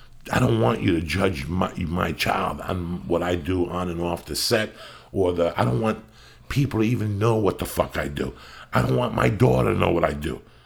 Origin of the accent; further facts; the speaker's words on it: North Bergen, New Jersey, United States; I knew what I grew up in North Bergen